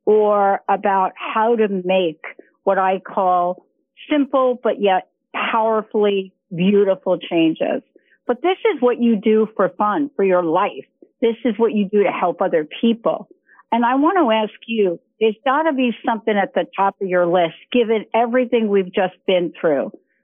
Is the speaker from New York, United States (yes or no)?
yes; New York, United States; I'm from New York. I don't know where that came from.